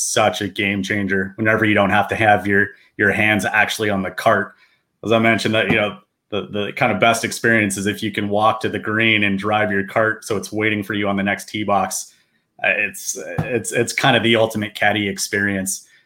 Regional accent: California, United States; I grew up in Southern California. It's funny how the world works and how I ended up in the golf industry and back in Southern California.

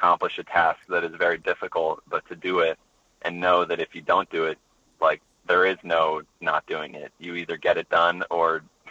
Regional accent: St. Louis, Missouri, United States; I definitely thank, you know, my teachers and everybody who helped me growing up in St. Louis for introducing me to the game

